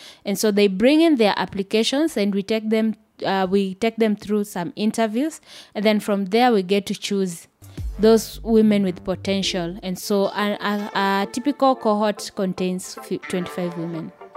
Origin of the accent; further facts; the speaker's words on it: Nairobi, Kenya; I wasn't born in Kibera, but I was raised in Kibera. So I can say I've lived the longer part of my life. I've been to Kibera. I've lived in Kibera.